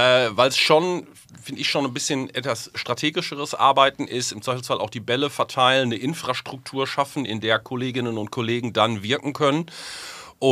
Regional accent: Herdecke, North Rhine-Westphalia, Germany; also born or lived in Hagen / Dortmund; Ich komme aus Herdecke, also Hagen geboren, habe mich dann 3 Kilometer nach Norden gearbeitet, bin in Herdecke im schönen Ruhrtal aufgewachsen und habe es dann noch ein paar Kilometer weiter nördlich nach Dortmund geschafft.

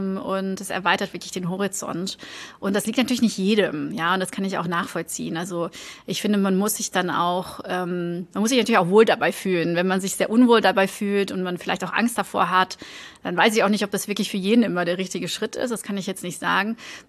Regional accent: Flanders, Belgium; Ich komme nicht aus der Stadt ursprünglich, ich komme aus dem Dorf auch in der Nähe von Antwerpen und ich weiß das auch immer sehr zu schätzen, wenn ich dann jetzt meine Eltern besuchen gehe und die wohnen tatsächlich noch in dem Haus, wo ich aufgewachsen bin

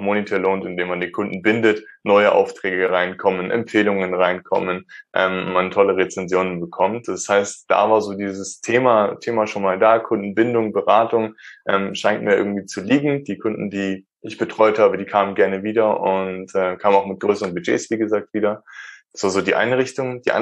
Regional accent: Starnberg, Bavaria, Germany; Ich komme aus der Nähe von München. Ich wurde hier geboren. Ich wurde in Starnberg geboren. Das ist ein bisschen weiter weg von da, wo ich jetzt wohne.

